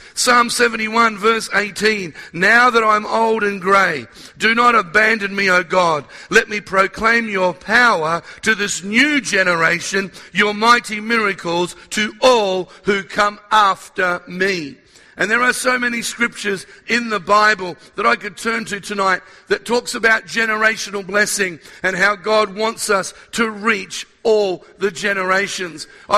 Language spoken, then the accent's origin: English; Australia; also born or lived in South America; And in 1960 it was, we went to South America for a few years, or they did, and I was born in South America. And then at the age of 4, they brought me to Australia.